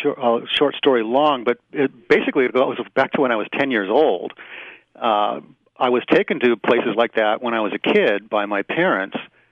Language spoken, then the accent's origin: English; San Fernando Valley, California, United States; And where I grew up in the San Fernando Valley, there were a ton of those places.